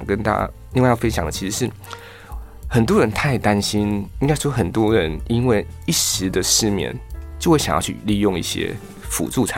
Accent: Taiwan; 因为我们台湾人取的药物太简单了。

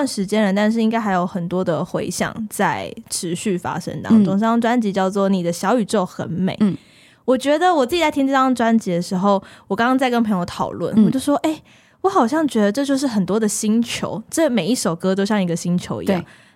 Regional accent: Sichuan, China; 土生土长的四川人，

